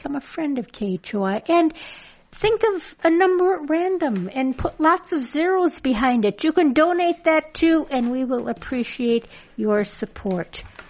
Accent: Wisconsin, United States; because I grew up in Wisconsin, I figured that was kind of like, that was official.

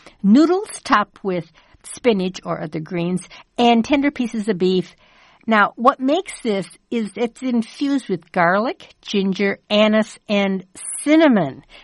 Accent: Midwest, United States; these taste combinations are not something I grew up with here in the Midwest

